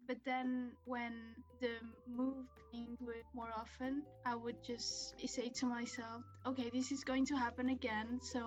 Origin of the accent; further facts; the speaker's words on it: Spain; also born or lived in Brussels, Belgium; I grew up in Spain and we lived in Brussels, Belgium for about 5 years. So I haven't used my Spanish a lot in the past couple of years.